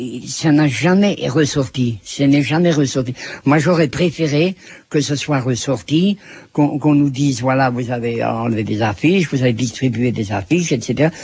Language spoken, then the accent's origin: French; Grand Est, France; en tant qu'Alsacien, il y a peut-être aussi un peu de germanisme là-dedans.